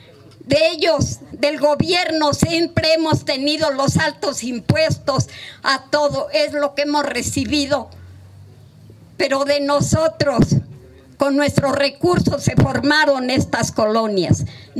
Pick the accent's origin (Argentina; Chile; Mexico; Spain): Mexico